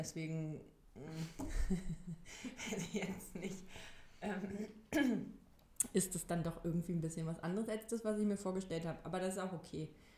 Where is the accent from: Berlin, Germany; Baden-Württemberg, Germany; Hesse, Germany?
Berlin, Germany; ich bin in Berlin geboren und mehr oder weniger auch hier aufgewachsen. Also zumindest die ersten 10 Jahre meines Lebens, glaube ich, habe ich hier gelebt. Und dann sind meine Eltern in den Traum eines Eigenheims gezogen